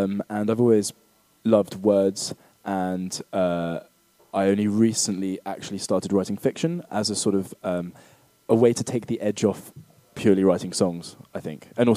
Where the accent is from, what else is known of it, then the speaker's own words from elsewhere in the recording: South of England, United Kingdom; now in Berlin, Germany; So I grew up in the south of England, actually, kind of in the countryside.